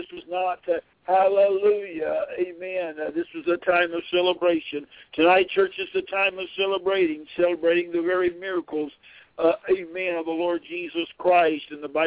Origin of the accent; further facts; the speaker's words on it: Thomaston, Georgia, United States; Oh, this is … I'm from Thomaston, Georgia.